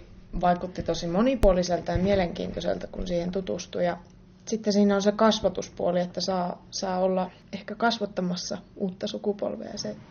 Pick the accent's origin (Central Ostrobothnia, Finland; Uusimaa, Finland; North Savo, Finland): Central Ostrobothnia, Finland; Kälviä; now in Oulu, Finland; Joo, mä oon taas kotoisin tuolta Kälviältä. Se on Kokkolan seudulla. Muutaman tunnin ajomatka kotipuolelle.